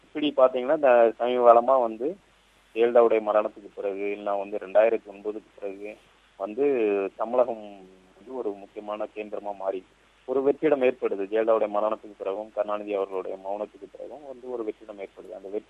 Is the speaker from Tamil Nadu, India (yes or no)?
no; Mumbai, Maharashtra, India; நான் பிறந்து வளர்ந்ததெல்லாம் மும்பை, என்னுடைய பூர்வீகம் வந்து திருநெல்வேலி. மற்றபடி அப்பாவுக்கு ரயில்வேல பணி, அதனால நாங்கள் மும்பையில் இருக்கோம்.